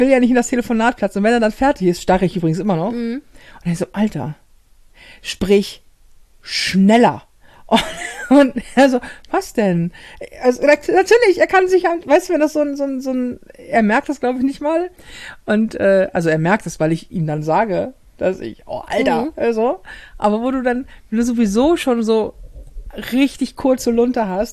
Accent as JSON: {"language": "German", "region": "Hamburg", "country": "Germany", "accent": "Hamburg", "said": "weil ich Hamburger bin und als Hamburger sprichst du Endungen nicht mit."}